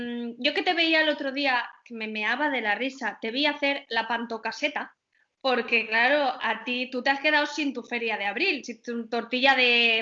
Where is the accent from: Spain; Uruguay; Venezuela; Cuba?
Spain; Valencia, Valencian Community; now in Barcelona, Spain; yo soy valenciana, tengo a toda mi familia en Valencia, pero todo esto me ha pillado en Barcelona.